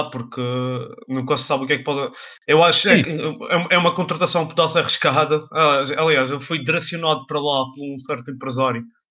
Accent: Portugal; E como português, eu gostava que ele ficasse no.

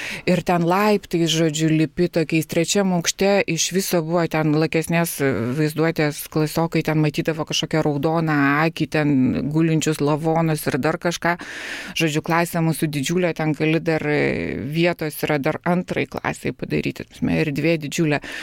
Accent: Vilnius, Vilnius County, Lithuania; užaugau Karoliniškėse.

